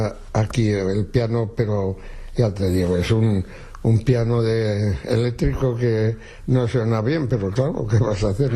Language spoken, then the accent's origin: Spanish; Pina de Ebro, Aragon, Spain; le he compuesto un paso doble a mi pueblo, sí.